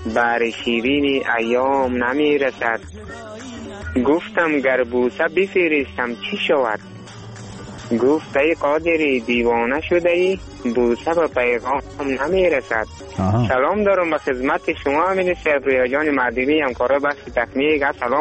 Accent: Afghanistan; همه ما شما افغان هستیم.

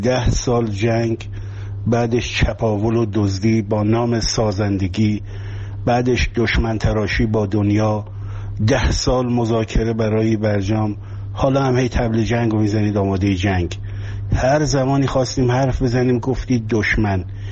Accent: Iran; به عنوان یک ایرانی مخالف جنگم،

